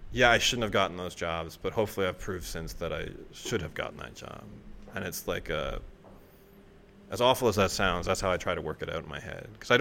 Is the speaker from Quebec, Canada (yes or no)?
no; Toronto, Ontario, Canada; now in New York, United States; I'm a writer from Toronto, and I'd really love to meet you